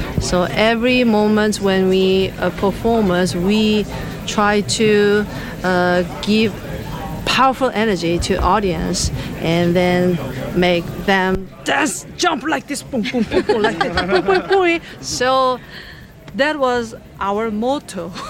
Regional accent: South Korea; English is a second language; So we are from Korea, and our music is based on Korean traditional shamanic music and a folk song from the northern area of Korea.

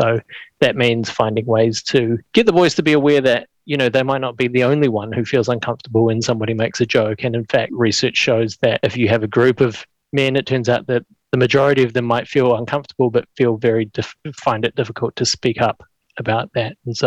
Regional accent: South Island, New Zealand; I mean, I'm from the South Island.

